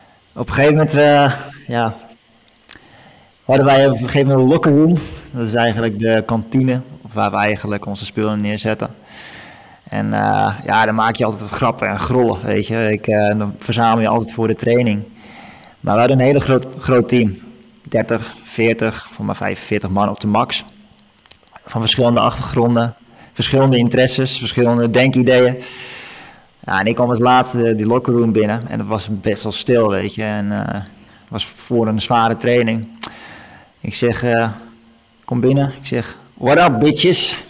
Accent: Netherlands; als Nederlander ben je toch wel die directste.

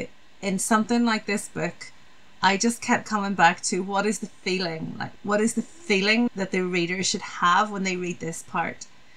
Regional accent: Ireland; first language Irish; English is a second language; we call the Gaeltacht, which is an English-speaking area. So I was brought up speaking Irish as my first language and my home language.

